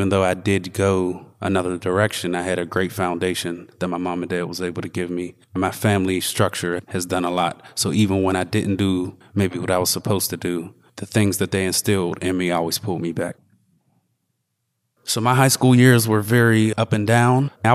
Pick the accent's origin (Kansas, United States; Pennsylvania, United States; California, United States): Pennsylvania, United States; Wilkinsburg; I grew up right here in Wilkinsburg on North Avenue, right behind the high school. And I lived here till I was about 15. I did move to Penn Hills